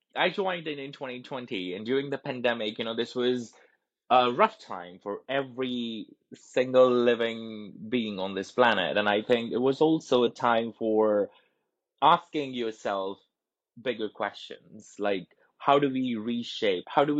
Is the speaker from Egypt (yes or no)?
no; New Delhi, Delhi, India; My pronouns are he, him, / his. I am originally from New Delhi, India, which is where I grew up.